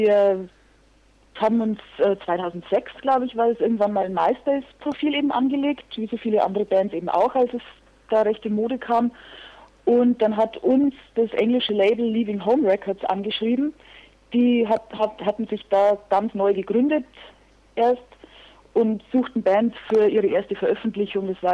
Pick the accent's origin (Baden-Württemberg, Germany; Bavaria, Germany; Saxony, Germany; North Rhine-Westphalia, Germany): Bavaria, Germany; Regensburg; Und wir sind alle aus dem Raum Regensburg.